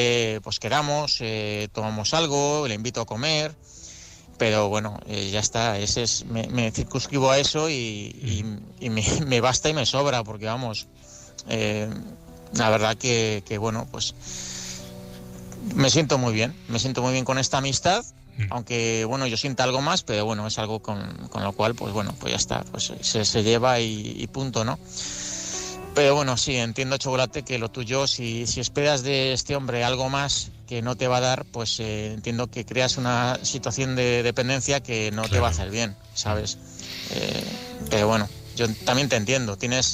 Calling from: Valencia, Valencian Community, Spain; de Valencia.

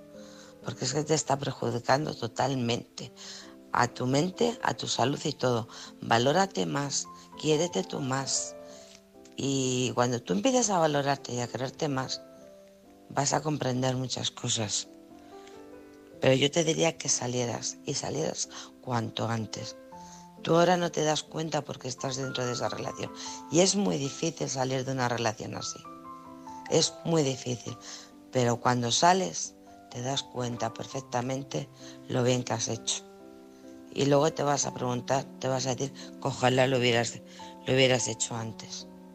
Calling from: Alcorcón, Community of Madrid, Spain; de Alcorcón.

